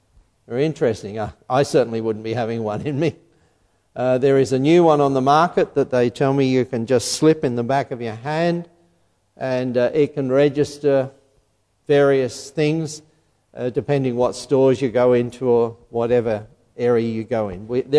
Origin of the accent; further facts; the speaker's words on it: England, United Kingdom; born there; I was born in England during the war years, right in the middle of the war years.